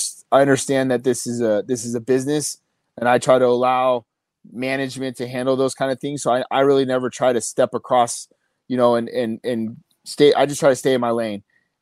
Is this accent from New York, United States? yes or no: no; Las Vegas, Nevada, United States; Oh, bro, born and raised in Vegas. That'd be a dream come true, George.